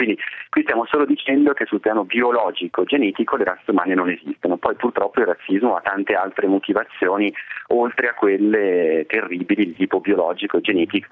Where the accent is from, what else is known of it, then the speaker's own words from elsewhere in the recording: Bergamo, Lombardy, Italy; io sono bergamasco, quindi io ho la diversità anche del dialetto mio, che è quasi totalmente incomprensibile rispetto al resto del pianeta